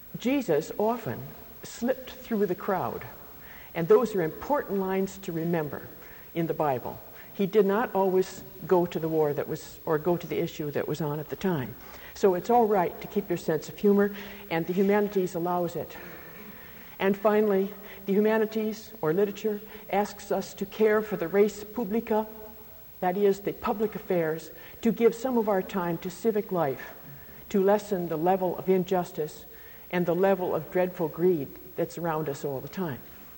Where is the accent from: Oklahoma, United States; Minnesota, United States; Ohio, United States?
Minnesota, United States; I'm from Minnesota, and I think it's proper weather when the snow gets there.